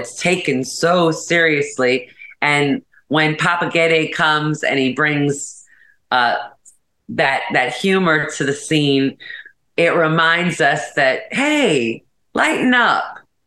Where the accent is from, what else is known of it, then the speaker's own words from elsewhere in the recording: New Orleans, Louisiana, United States; I am born and raised in New Orleans. My family, you know, my grandparents are from here, my great grandparents. I'm a New Orleans girl, born and raised.